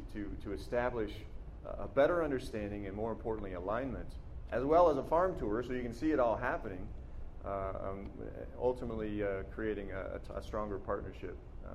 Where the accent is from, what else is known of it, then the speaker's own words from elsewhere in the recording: Indiana, United States; when I was a kid growing up in Indiana, the way we raised hogs was different.